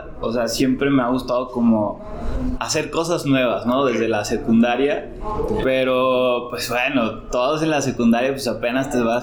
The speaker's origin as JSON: {"language": "Spanish", "town": "Tampico", "region": "Tamaulipas", "country": "Mexico", "said": "había varias opciones ahí de universidades en Tampico, que soy de Tampico."}